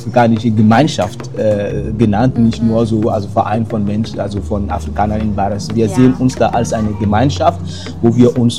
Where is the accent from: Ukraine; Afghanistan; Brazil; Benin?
Benin; ich komme ursprünglich aus Benin, meine Frau ist deutsch, meine Kinder sind deutsch